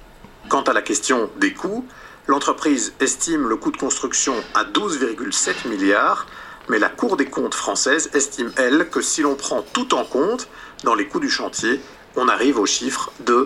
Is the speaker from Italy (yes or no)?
no; Belgium; j'ai pris rendez-vous avec l'un des spécialistes du nucléaire chez nous en Belgique.